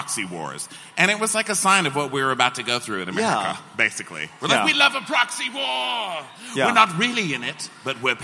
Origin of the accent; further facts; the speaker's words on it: Texas, United States; Well, I'm a Texan, so I understand gigantic furniture.